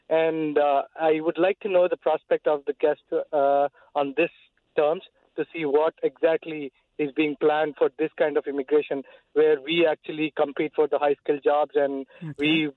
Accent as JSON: {"language": "English", "country": "India", "second_language": "English", "lives_now": "United States", "said": "I am from India"}